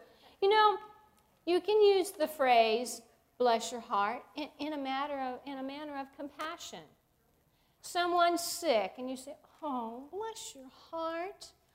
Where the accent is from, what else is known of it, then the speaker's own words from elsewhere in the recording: Savannah, Georgia, United States; accent: Savannah twang; I am a Southern girl, just like you. I grew up in the Deep South. I'm from Savannah, Georgia. Now, I lost the Savannah twang somewhere around the early, when I was in college